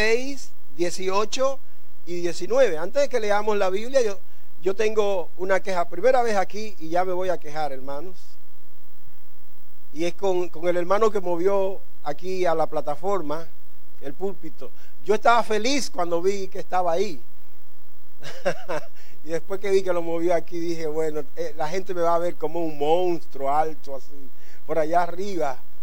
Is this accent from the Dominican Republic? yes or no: yes; Dominican Republic; vengo de la República Dominicana. Al este de la República Dominicana está la provincia de San Pedro de Macorís. Y en la provincia de San Pedro está un pueblo llamado Consuelo.